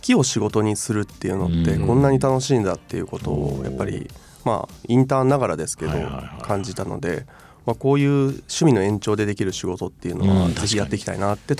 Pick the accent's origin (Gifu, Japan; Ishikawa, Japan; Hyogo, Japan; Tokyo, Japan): Hyogo, Japan; Kobe; 出身は兵庫県の神戸市です。